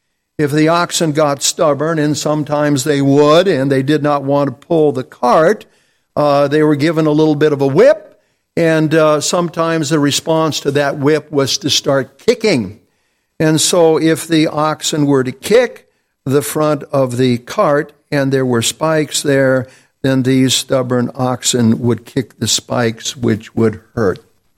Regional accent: Phoenix, Arizona, United States; We grew up together in Phoenix, Arizona, and we often did many things together.

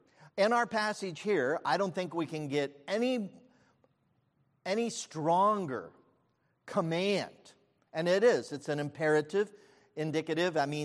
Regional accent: Dayton, Ohio, United States; the house on Wilfred Avenue, where I grew up in Dayton, Ohio, it was given to flooding.

